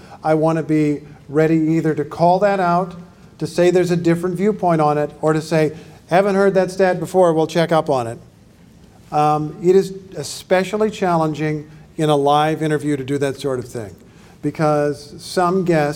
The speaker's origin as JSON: {"language": "English", "region": "Indiana", "country": "United States", "said": "Well, when I was a kid, I was from Indiana."}